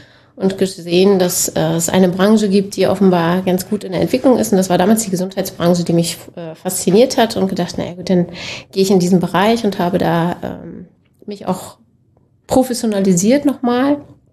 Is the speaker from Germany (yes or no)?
yes; Schwerin, Mecklenburg-Vorpommern, Germany; born there; now in Berlin, Germany; Ich bin Mecklenburgerin, gebürtig Schwerinerin, bin dann aus privaten Gründen nach Berlin und war auch im Ausland unterwegs während des Studiums